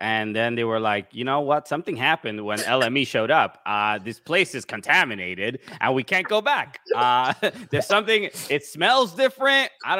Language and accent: English; Brooklyn, New York, United States; And, you know, I'm from Brooklyn, New York